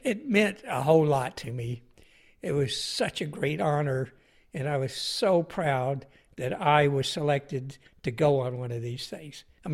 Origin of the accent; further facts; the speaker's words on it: Pine Bluff, Arkansas, United States; I was born and raised in Arkansas. I grew up mostly in Pine Bluff, Arkansas. I had three brothers. So growing up, we were pretty poor. We lived in the poor section of town.